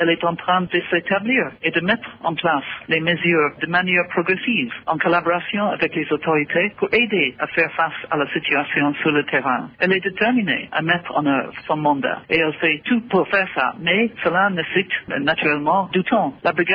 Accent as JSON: {"language": "French", "country": "Ireland", "second_language": "French", "said": "je suis originaire d'un pays, de l'Irlande, qui a connu un conflit violent pendant longtemps."}